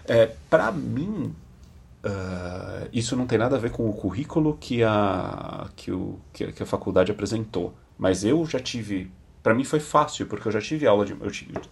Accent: Brazil; a gente, como brasileiro, com os desafios que a gente vive

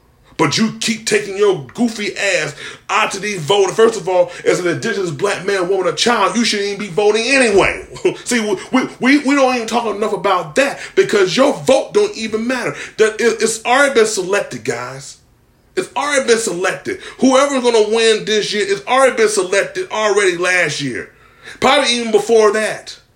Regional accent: Philadelphia, Pennsylvania, United States; I'm originally from Philadelphia, so I know what Joe Biden has done.

